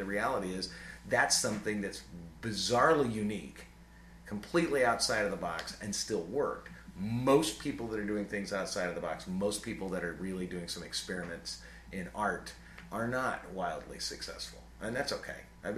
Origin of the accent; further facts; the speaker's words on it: Ireland; I'm a great bullshitter. I'm Irish.